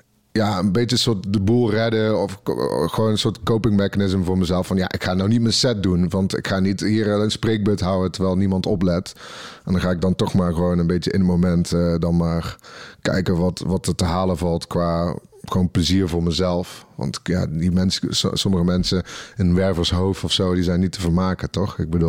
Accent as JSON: {"language": "Dutch", "region": "North Brabant", "country": "Netherlands", "said": "ik heb ook wel als Brabander dat ik dan in Noord-Holland, dan voel ik me meer alien"}